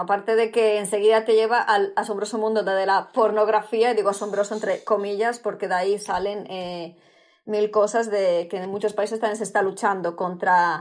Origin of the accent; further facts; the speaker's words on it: Spain; por lo menos yo vengo de España